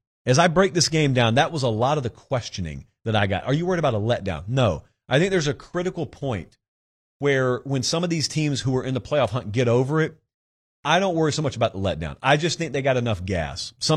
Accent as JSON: {"language": "English", "region": "the South", "country": "United States", "tie": "born or raised there", "said": "Now, look, I grew up in the South. I was taught that USC was evil."}